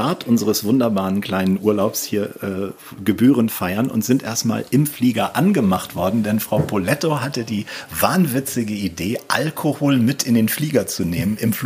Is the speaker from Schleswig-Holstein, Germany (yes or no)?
yes; Kiel, Schleswig-Holstein, Germany; ich komme ja aus Kiel, musste nach Hamburg